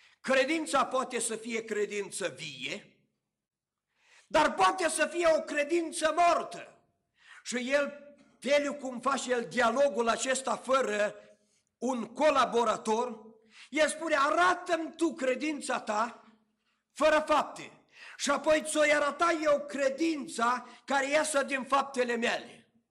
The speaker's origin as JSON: {"language": "Romanian", "country": "Romania", "said": "Mai ales că noi suntem români și nu am avut niciodată tangență cu legea, doar am învățat-o."}